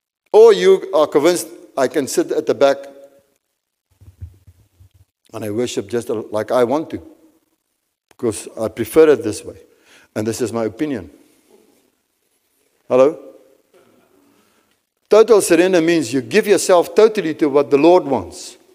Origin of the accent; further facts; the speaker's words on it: Free State, South Africa; first language Afrikaans; I was Afrikaans farmer, man. I come from the Free State.